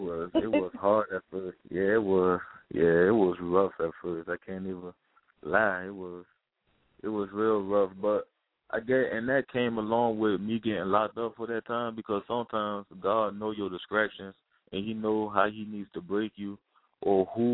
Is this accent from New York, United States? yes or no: yes; New York City, New York, United States; also born or lived in Richmond, Virginia; Yeah, I'm from, I was born in Harlem, New York, but I was back and forth from the Bronx to Richmond, Virginia.